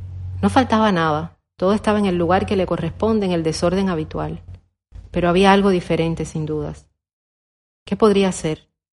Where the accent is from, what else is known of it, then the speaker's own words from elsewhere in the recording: Cuba; Como buen cubano que soy y que a mi vez pasé por el servicio militar